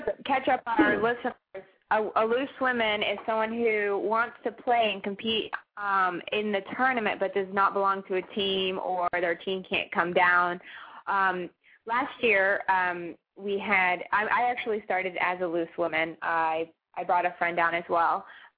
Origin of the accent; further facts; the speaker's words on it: Melbourne, Florida, United States; we're from Melbourne, Florida.